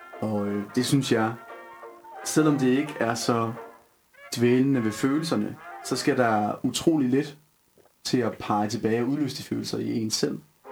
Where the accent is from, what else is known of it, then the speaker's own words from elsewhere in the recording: Jutland, Denmark; Jeg ved ikke, om jeg kan have lagt skjul på det her, men jeg er jo fra Jylland.